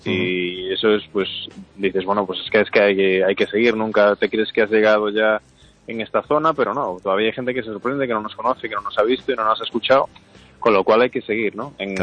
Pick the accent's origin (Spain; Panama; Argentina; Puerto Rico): Spain; Valdoviño, Galicia; yo me crié en Valdoviño, veraneaba todos los años en Valdoviño